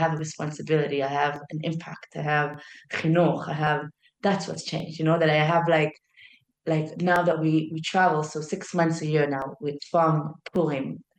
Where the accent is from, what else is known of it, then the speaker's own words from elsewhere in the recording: South Africa; I would say South African, even though I'm half South African, half American, more Israeli.